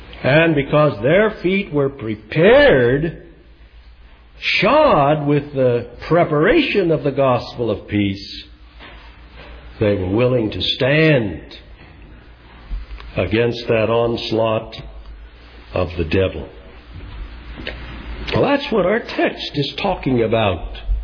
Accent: Iowa, United States; When I was growing up in Iowa

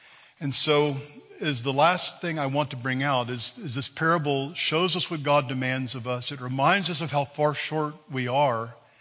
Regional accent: Texas, United States; But I was raised in Texas as a young man in the 60s, 70s, and I saw a lot of racism.

